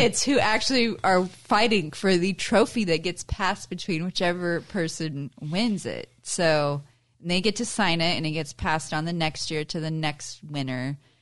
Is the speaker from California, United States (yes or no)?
no; Nebraska, United States; I grew up in Nebraska